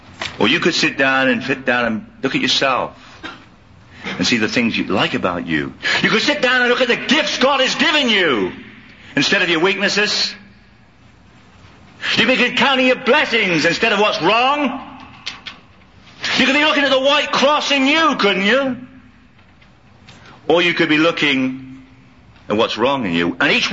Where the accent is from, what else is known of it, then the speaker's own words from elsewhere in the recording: England, United Kingdom; I was raised in England with a Catholic mother and a non-practicing Protestant father. My grandfather was a Protestant minister.